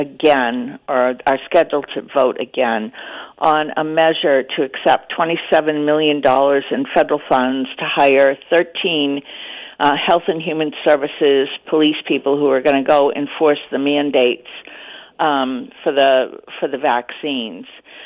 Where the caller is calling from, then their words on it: New Hampshire, United States; I'm calling from New Hampshire